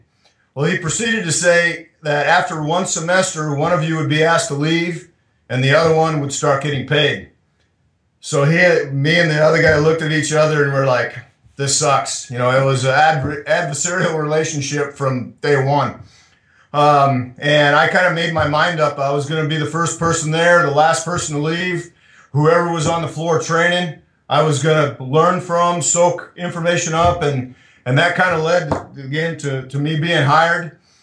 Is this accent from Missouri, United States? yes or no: no; Nebraska, United States; I grew up in Nebraska. And probably like every kid growing up in the state of Nebraska, you are pretty much brainwashed that there's nowhere else to go to school.